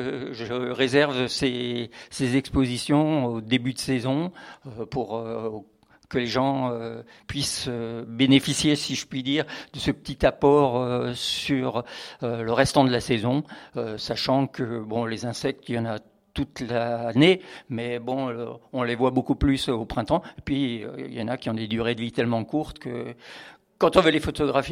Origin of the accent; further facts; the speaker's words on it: Grand Est, France; j'ai commencé à 14 ans à courir les champs dans ma région d'origine, l'Alsace, après les lièvres, les chevreuils et autres cigognes.